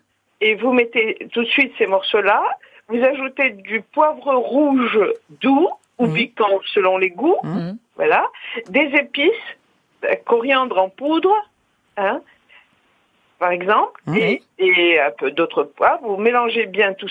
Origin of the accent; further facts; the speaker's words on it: Tunisia; parce que je suis de Tunisie aussi